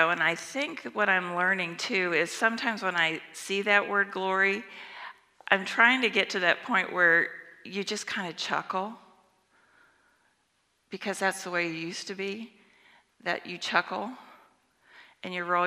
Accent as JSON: {"language": "English", "country": "United States", "tie": "born there", "said": "I was born in America, didn't choose it, got lucky."}